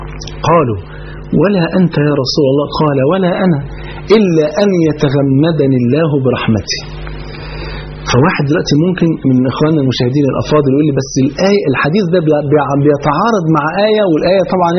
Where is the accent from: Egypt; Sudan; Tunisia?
Egypt; الفول عندنا في مصر كان فرض عين